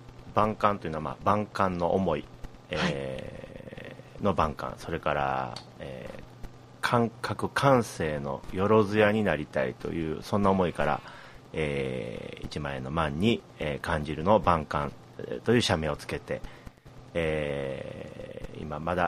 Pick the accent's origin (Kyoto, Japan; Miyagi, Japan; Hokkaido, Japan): Kyoto, Japan; もちろん私も京都生まれ京都育ち、今、来月48歳になる昭和45年生まれなんですけれども、